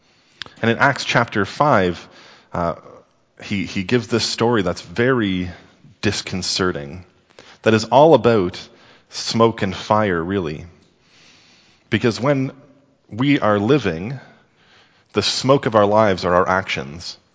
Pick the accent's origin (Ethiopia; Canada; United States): Canada; Sudbury, Ontario; When I was growing up in Sudbury, if you've never been to Sudbury, you can just imagine a city center surrounded by hundreds of miles of trees.